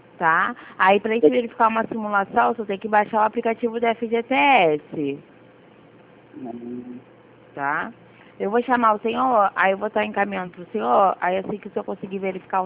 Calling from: Duque de Caxias, Rio de Janeiro, Brazil; Oi, estou falando de Duque de Caxias, do C6 consignado.

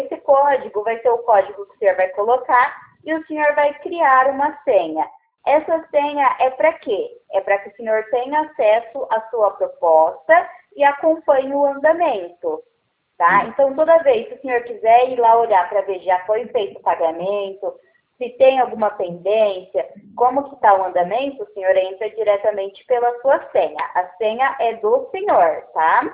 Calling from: Presidente Prudente, São Paulo, Brazil; A minha cidade, ela fica no interior de São Paulo, Presidente Prudente.

